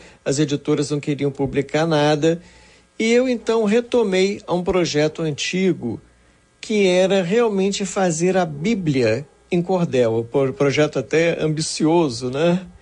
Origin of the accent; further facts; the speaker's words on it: Rio de Janeiro, Brazil; eu sou carioca, sou nascido e criado aqui no Rio de Janeiro.